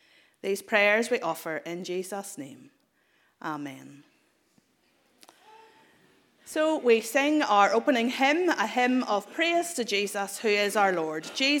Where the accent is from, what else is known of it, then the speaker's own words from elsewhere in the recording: Belfast, Northern Ireland, United Kingdom; that wonderful city of Belfast, or just on the outskirts, my hometown